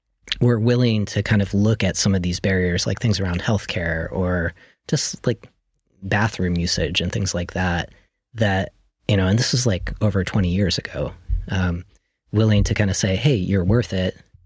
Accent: Florida, United States; I grew up in Florida in a suburban area in the 80s and 90s.

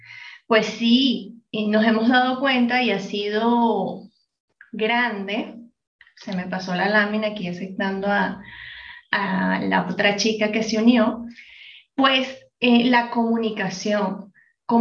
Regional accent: Venezuela; now in Bogotá, Colombia; yo me encuentro en Colombia, soy venezolana, pero en este momento vivo en Colombia, en Bogotá

